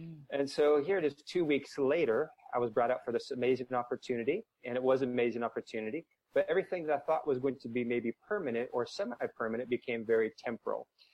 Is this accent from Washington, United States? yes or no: yes; Washington, United States; also born or lived in Southern California; now in St. Louis, United States; So Washington is where I started, my home state, and then down to Southern California. I was there for about 7 years.